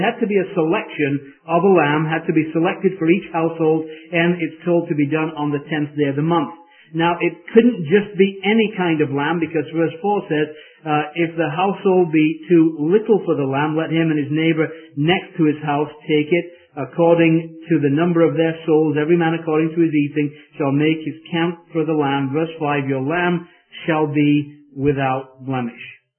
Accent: England, United Kingdom; I don't know why I'm talking about this as an Englishman.

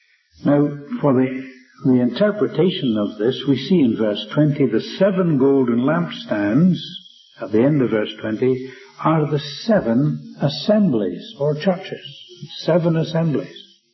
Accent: Scotland, United Kingdom; Now, I'm a Scot, and I didn't think that was full value for my money.

